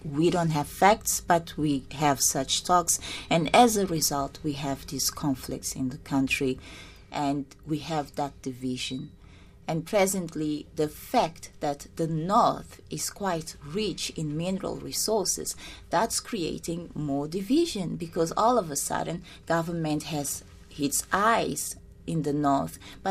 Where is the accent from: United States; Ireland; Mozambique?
Mozambique; Xai-Xai, Gaza Province; I am from Mozambique, from Xai-Xai, born in Xai-Xai, funny enough.